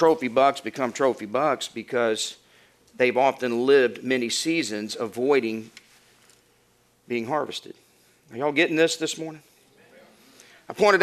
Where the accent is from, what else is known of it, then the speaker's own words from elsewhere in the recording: Florida, United States; now in Texas, United States; I remember when I first moved here. Of course, I'm from Florida and we don't have the deer that we have here in Texas.